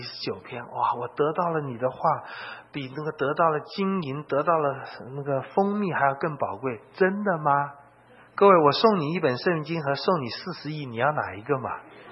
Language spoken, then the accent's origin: Chinese; China; 我们中国人说“书中自有黄金屋”啊